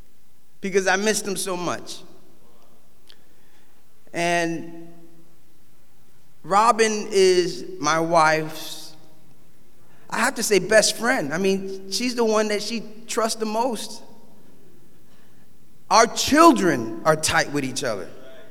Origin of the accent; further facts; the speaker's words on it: New York, United States; born there; And they took me to Harlem, Spanish Harlem specifically, where I was born. I'm African American and Puerto Rican.